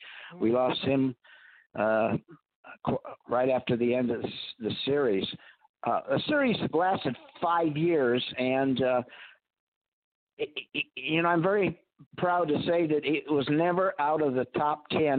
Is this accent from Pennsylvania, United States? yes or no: no; San Francisco, California, United States; Barbara Eden is from my hometown, San Francisco.